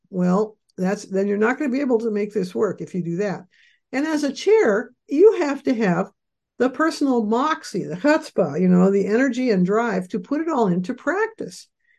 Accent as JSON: {"language": "English", "town": "Shoreline", "region": "Washington", "country": "United States", "tie": "born or raised there", "said": "Happened in my hometown of Shoreline. I'm here in Shoreline, Washington."}